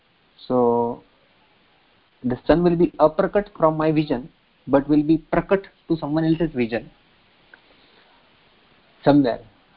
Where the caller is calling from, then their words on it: India; Now here I am speaking from India, and maybe within an hour or so the sun will set.